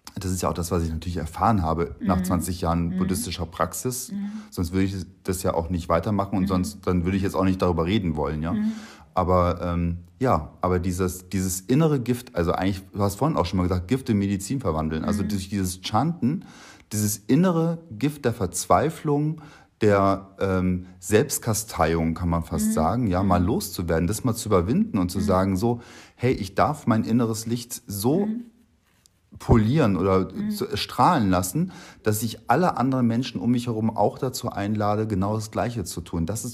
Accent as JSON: {"language": "German", "country": "Germany", "said": "Ich bin ja selber Deutscher."}